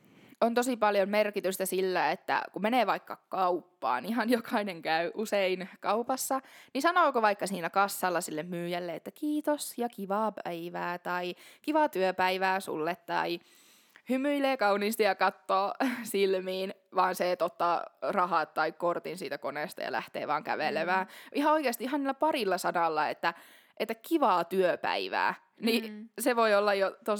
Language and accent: Finnish; Alajärvi, South Ostrobothnia, Finland; Silloin kun mä olin nuori Alajärvellä helluntaiseurakunnassa